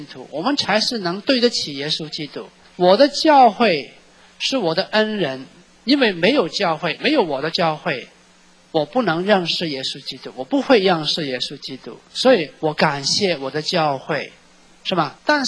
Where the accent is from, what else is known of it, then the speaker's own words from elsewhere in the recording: Hong Kong; 我是香港的神父，我几十年都没有回到国家里面